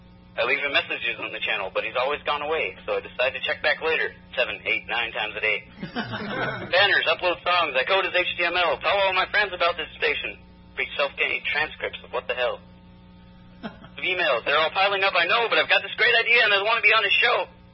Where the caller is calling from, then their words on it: Washington, United States; Washington State.